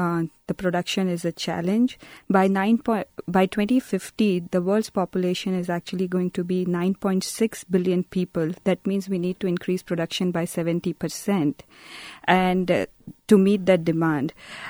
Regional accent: Chhattisgarh, India; English is a second language; And Chhattisgarh, which is actually my hometown state, was been known as a turnaround state.

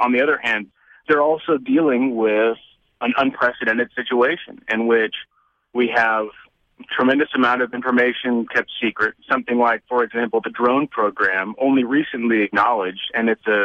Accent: Tulsa, Oklahoma, United States; I am from Oklahoma, from Tulsa. I grew up in Tulsa

